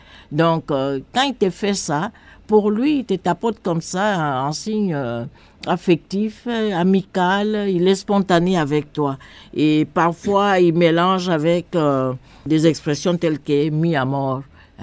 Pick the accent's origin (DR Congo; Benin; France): DR Congo; ça me rappelle aussi une culture chez nous, en RD Congo.